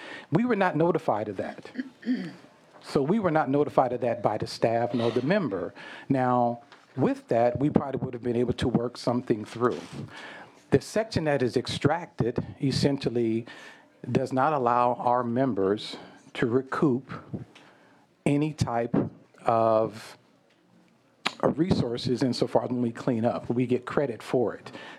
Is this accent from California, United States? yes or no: yes; California, United States; I respect our institution as a Californian, and I respect the process.